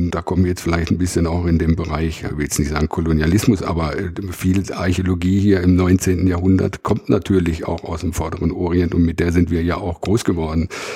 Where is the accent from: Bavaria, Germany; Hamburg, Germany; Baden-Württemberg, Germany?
Baden-Württemberg, Germany; Karlsruhe; Als Badner in die Landeshauptstadt zu kommen, aber ist natürlich komplett albern. Aber tatsächlich ist man in Karlsruhe natürlich schon ein bisschen so groß geworden aus der Rivalität Karlsruhe, Stuttgart, Badner, Schwaben.